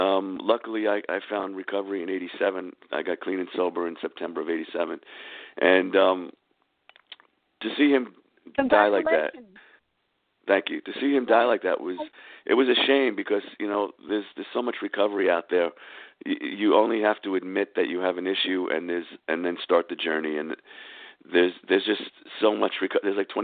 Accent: Bronx, New York, United States; I grew up in the Bronx. I grew up right off the block from Yankee Stadium.

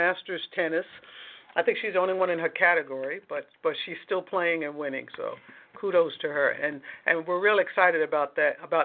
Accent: Queens, New York, United States; You know, I grew up in Queens, and it was always fun because my mother would take us on a trip to the city

